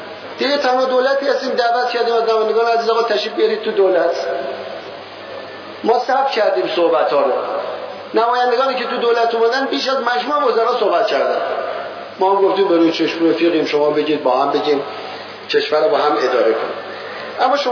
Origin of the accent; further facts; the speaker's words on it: Iran; والا ما ایرانی هستیم، والا بلا ما ایرانی هستیم.